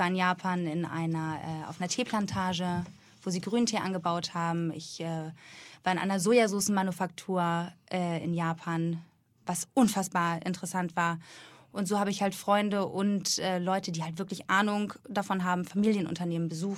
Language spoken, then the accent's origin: German; Husum, Schleswig-Holstein, Germany; born there; Ich komme aus Husum, da bin ich geboren, natürlich irgendwie jede Woche woanders in Norddeutschland gewesen